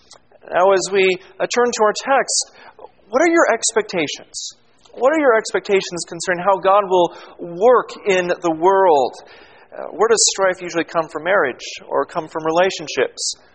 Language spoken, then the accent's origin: English; United States; As you all know by now, I'm an American. And in America, we love everything bigger.